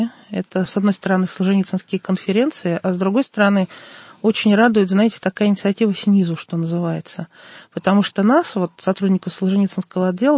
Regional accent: Moscow, Russia; мы из Москвы

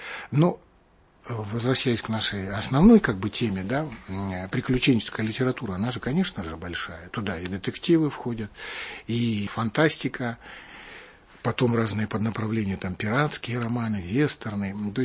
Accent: Siberia, Russia; я сам вообще сибиряк из провинции, поэтому было трудно достать книги.

